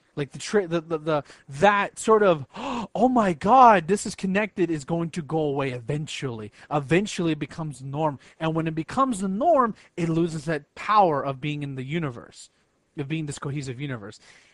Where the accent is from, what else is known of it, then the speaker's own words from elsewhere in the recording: Boston, Massachusetts, United States; I'm from Boston, thank you.